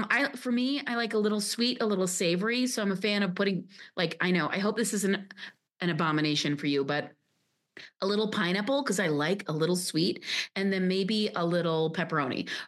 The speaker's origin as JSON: {"language": "English", "region": "Illinois", "country": "United States", "tie": "born or raised there", "said": "I grew up outside Chicago and, you know, you go downtown Chicago and the deep dish and all"}